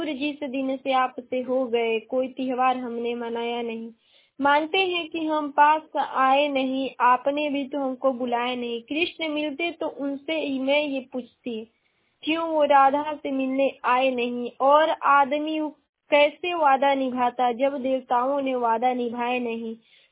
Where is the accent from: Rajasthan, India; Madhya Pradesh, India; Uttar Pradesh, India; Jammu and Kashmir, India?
Uttar Pradesh, India; मैं बलिया जिले की निवासी हूँ